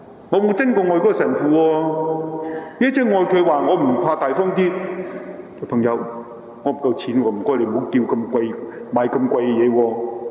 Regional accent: China; 我经常想我是中国人，他是阿根廷人，我是这样比较

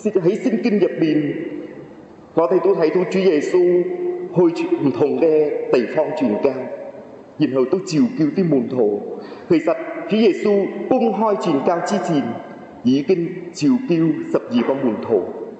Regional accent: Vietnam; 然后在越南我们领经章之后，小朋友继续在主日学读读书

